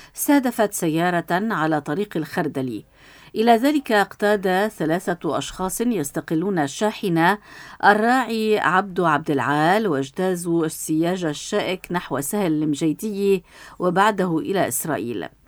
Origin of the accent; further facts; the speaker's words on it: Syria; وبناء دولة تتناسب وتطلعاتنا وطموحاتنا كسوريين